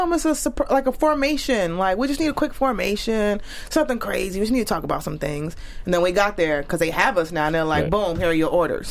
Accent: New York, United States; Growing up in New York, it was so diverse.

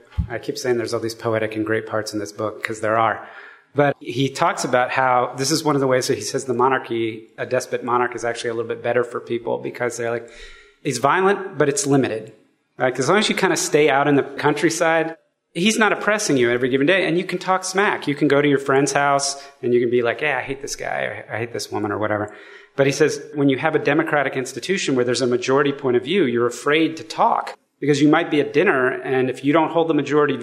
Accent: United States; being very American myself, having grown up here, kind of inculcated in all the American virtues

